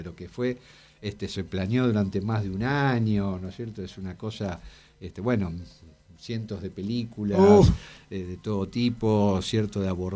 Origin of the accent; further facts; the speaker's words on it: Argentina; en esta historia que en cierta medida nos representa como argentinos